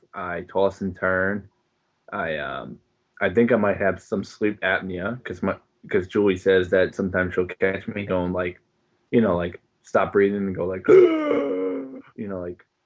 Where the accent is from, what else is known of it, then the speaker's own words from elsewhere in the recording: Ireland; as an Irish person, you pretty much suppress everything until you kill somebody.